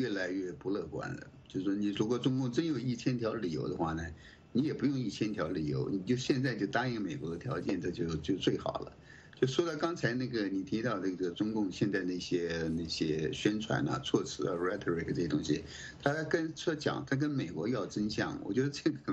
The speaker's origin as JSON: {"language": "Chinese", "country": "China", "moved": "as an adult", "lives_now": "United States", "said": "像我们很多我们这些从大陆出来到美国留学的人"}